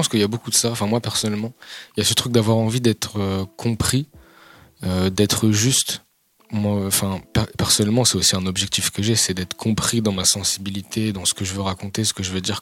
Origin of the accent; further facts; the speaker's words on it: Tours, Centre-Val de Loire, France; Je suis né à Tours, je suis Tourangeau. Je viens exactement de Chambéry-Tours